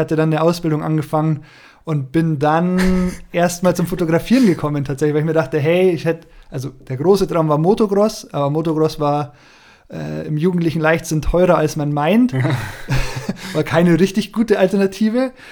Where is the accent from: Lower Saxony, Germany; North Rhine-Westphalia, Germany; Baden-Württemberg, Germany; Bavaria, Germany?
Bavaria, Germany; Bayreuth; 34 Jahre alt, wohne in Aschau, wie der Jasper eben auch. Gebürtig komme ich aus Bayreuth, aus Oberfranken und dann hat mich so mein beruflicher Werdegang damals in Richtung Alpen verschlagen, dann recht spontan auch nach Aschau.